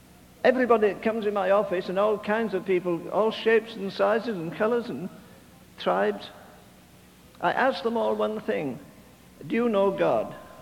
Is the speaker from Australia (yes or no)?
no; England, United Kingdom; I was raised in England, in case you don't know, and for the first 15 years of my life, I went to a Methodist church.